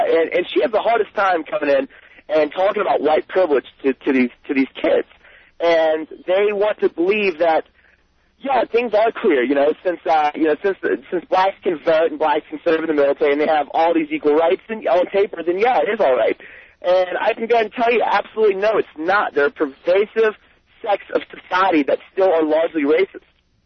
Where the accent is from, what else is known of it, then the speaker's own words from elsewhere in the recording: Louisiana, United States; I'm from South Louisiana, and we are, rich in heritage, both bad and good